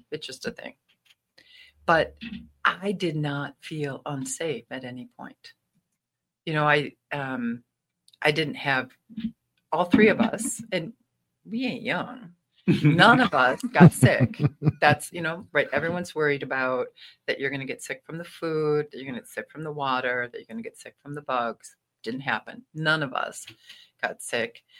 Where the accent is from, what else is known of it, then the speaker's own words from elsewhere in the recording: Whitehall, Michigan, United States; So I grew up in West Michigan. I went to Whitehall, went to Whitehall Schools, married a man from Montague Schools.